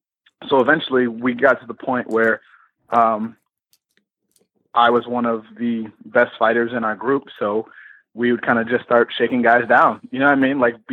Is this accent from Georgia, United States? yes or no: no; Cleveland, Ohio, United States; Well, again, that's all things that, you know, translate back to me growing up in Cleveland.